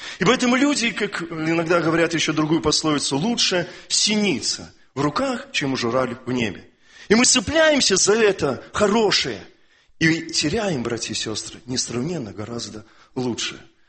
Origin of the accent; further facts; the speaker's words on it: Belarus; К сожалению, я сам белорус, но нам свойственно менталитету нашему.